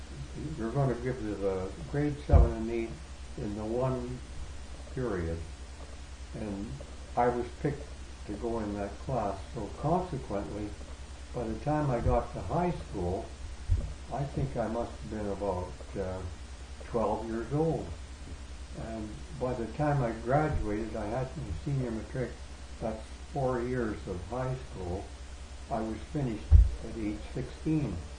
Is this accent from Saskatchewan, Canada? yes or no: yes; Moose Jaw, Saskatchewan, Canada; No, Moose Jaw I grew up.